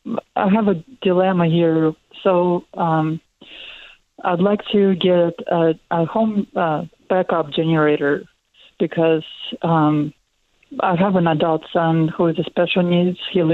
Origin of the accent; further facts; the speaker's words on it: Russia; now in United States; I came from Russia.